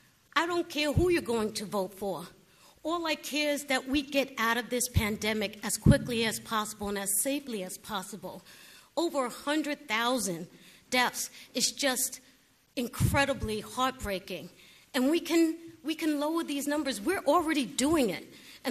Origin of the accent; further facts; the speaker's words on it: Brooklyn, New York, United States; my hometown, my borough, my beloved borough of Brooklyn, and all of New York